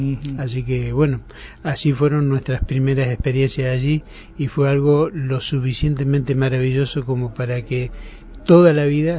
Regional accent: Neuquén, Argentina; Soy originario de Neuquén.

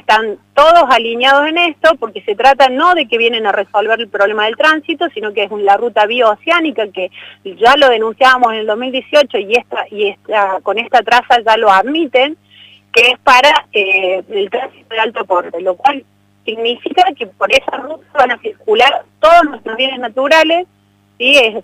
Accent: San Roque, Andalusia, Spain; pues yo soy de San Roque, pero estamos todos conectados.

